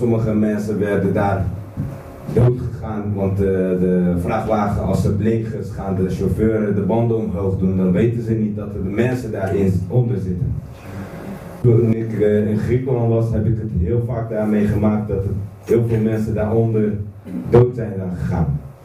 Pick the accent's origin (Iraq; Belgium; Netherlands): Iraq; moved away; Ik ben ook een van de vluchtelingen uit Irak. Misschien zie ik het al niet zo uit als een Irakees, maar dat ben ik wel.